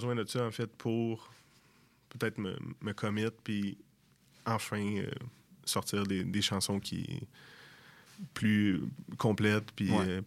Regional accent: Quebec, Canada; je viens du Saguenay

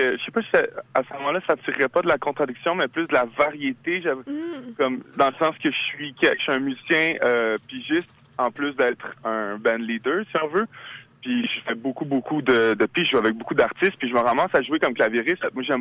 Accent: Montreal, Quebec, Canada; Mon père est chilien, mais j'ai grandi ici à Montréal, mais j'ai beaucoup de ce lien avec l'Amérique du Sud, j'y vais souvent. Puis, puis évidemment, j'ai grandi ici, fait que je me sens très aussi québécois.

